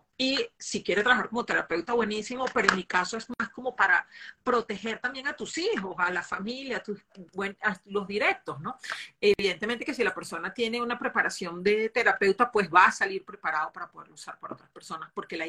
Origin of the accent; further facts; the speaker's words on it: Venezuela; moved away; also born or lived in Brazil; Yo soy venezolana, que en mi caso, pues, ir a Miami y salir era muy común